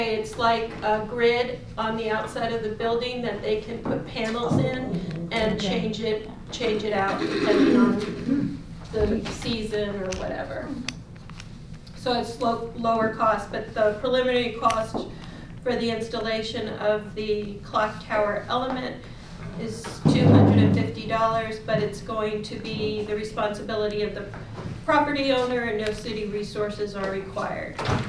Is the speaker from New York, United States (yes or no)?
no; Florida, United States; I come from Florida.